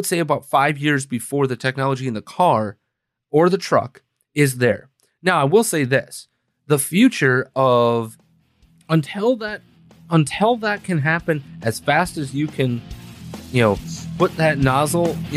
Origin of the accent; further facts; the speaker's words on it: Green Bay, Wisconsin, United States; from Chicago to Green Bay, let's say, right? My hometown.